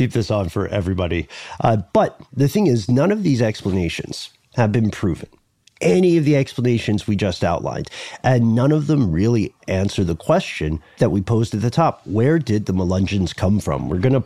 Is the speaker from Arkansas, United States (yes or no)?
no; Los Angeles, California, United States; "Okay, I'm from Los Angeles, bro. I don't know what you want me to tell you."